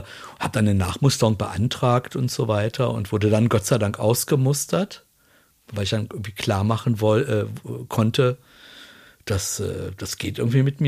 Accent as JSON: {"language": "German", "town": "Wolfsburg", "region": "Lower Saxony", "country": "Germany", "said": "Genau, und ich komme ja aus Wolfsburg."}